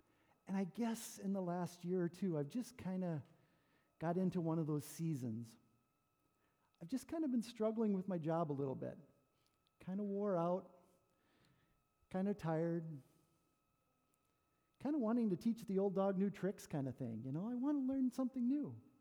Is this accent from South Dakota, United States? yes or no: yes; Menno, South Dakota, United States; Yes, I am Roger's cousin, born and raised in Menno. … Actually lived right across from Bill and Judy Headley, so that's where I grew up.